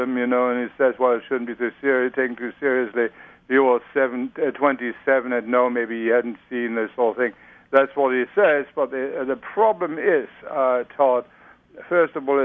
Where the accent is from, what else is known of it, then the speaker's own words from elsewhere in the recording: Leipzig, Saxony, Germany; having been a child in World War II, I also know that civilian lives do get destroyed, as they did in my hometown of Leipzig during World War II during a bombing.